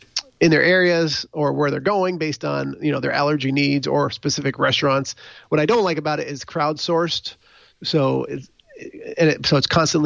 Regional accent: Connecticut, United States; That's one I used to use because I grew up in Connecticut.

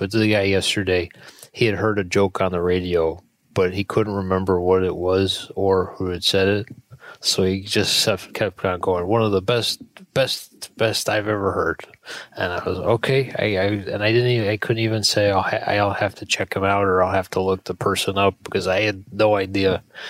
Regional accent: Buffalo, New York, United States; I'm from Buffalo, New York.

